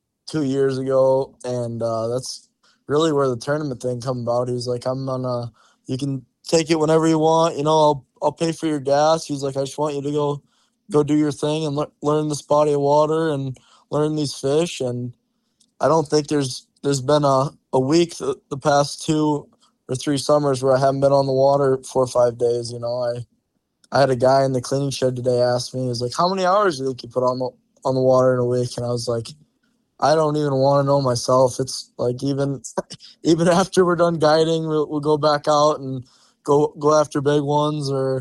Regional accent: Okaska, South Dakota, United States; I'm from Okaska, South Dakota.

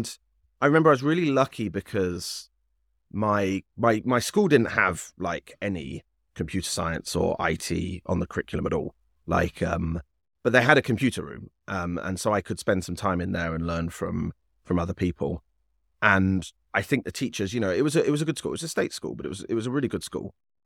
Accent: England, United Kingdom; And I'm British, right? I'm English.

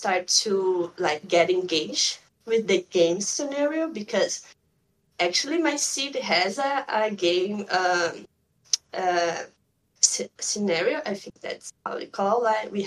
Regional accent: North Region, Brazil; English is a second language; because I'm from Brazil

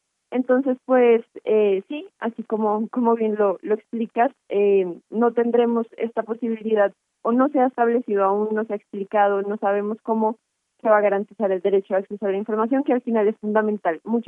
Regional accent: Colombia; Yo, como lo podrán escuchar, soy de Colombia

